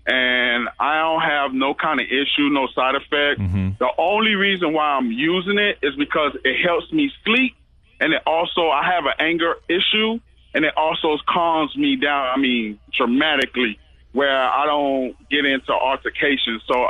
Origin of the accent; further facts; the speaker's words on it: Hollywood, Florida, United States; Hi. I'm from Hollywood, Florida.